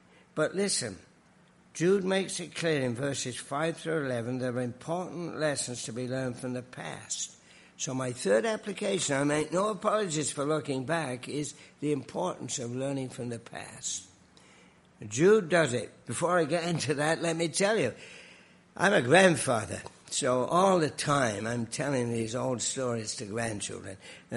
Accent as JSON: {"language": "English", "region": "England", "country": "United Kingdom", "tie": "born or raised there", "said": "When I was growing up in England in a Christian home"}